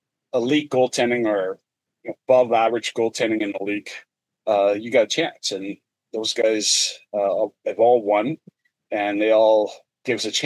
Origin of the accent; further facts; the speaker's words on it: Canada; being a Canadian